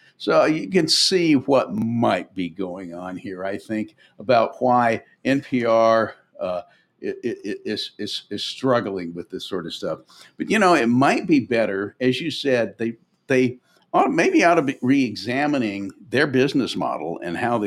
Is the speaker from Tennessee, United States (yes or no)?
yes; Nashville, Tennessee, United States; I grew up in Nashville.